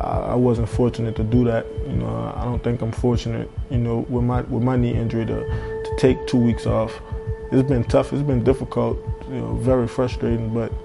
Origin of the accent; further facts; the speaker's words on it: New Orleans, Louisiana, United States; You know, I'm from New Orleans, from Louisiana, and it gets pretty hot down there too.